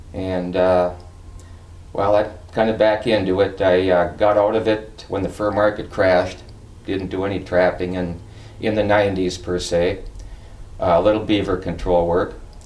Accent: Deer River, Minnesota, United States; I'm from Deer River, Minnesota, which is pretty much central part of the state, about exactly 100 miles south of the Canadian border.

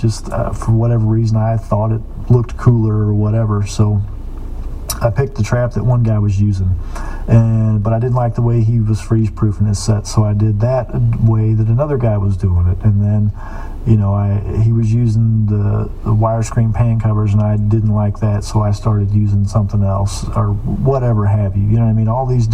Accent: Missouri, United States; Clint, I'm from Missouri.

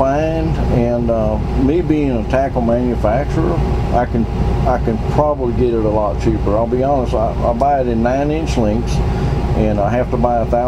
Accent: Mississippi, United States; I'm born and raised on the Gulf Coast of Mississippi.

